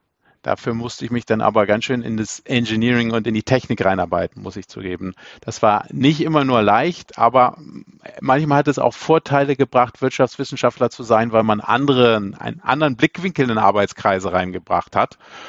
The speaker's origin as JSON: {"language": "German", "region": "Hamburg", "country": "Germany", "said": "Ich bin verheiratet, habe 2 Söhne, 11 und 14 Jahre und bin ursprünglich aus Hamburg."}